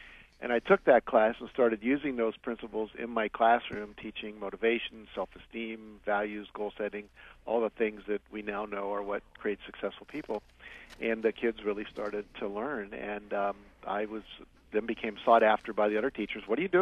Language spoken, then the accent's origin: English; Wheeling, West Virginia, United States; Well, I was raised primarily in Wheeling, West Virginia